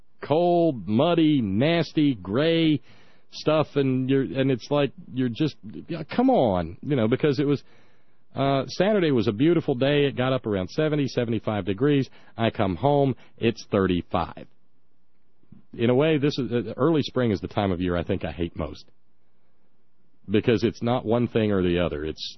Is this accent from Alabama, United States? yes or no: yes; Alabama, United States; when I was a little kid growing up in Alabama, snow was cute. Snow was fun because down there they have no way of dealing with it.